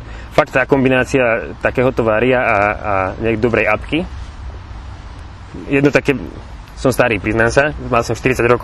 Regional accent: Čierny Balog, Banská Bystrica Region, Slovakia; pochádzam z Čierneho Balogu, to je toto dedinka pri Brezne

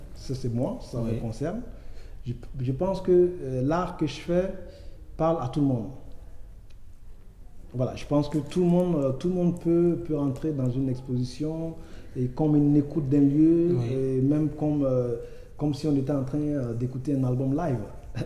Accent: Burkina Faso; Chez nous, au Burkina, on a 45 langues, par exemple.

